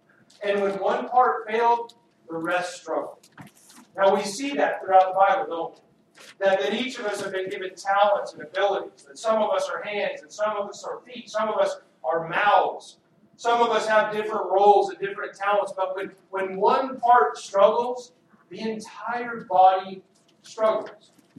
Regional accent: Texas, United States; I grew up in Texas. Does anybody know what you do in Texas? You play football. That's what you do in Texas.

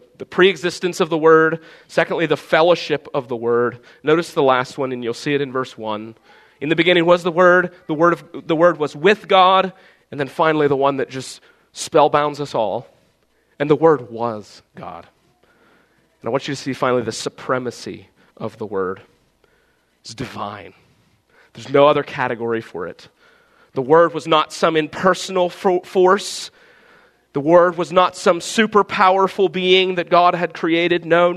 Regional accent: Friendsville, United States; We grew up out in Friendsville

